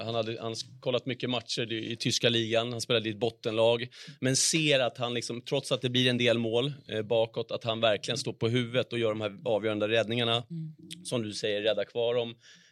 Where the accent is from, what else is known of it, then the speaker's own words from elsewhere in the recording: Finland; now in Sweden; Jag gick ju alltid i målvaktsskolan med han när jag var liten i Finland.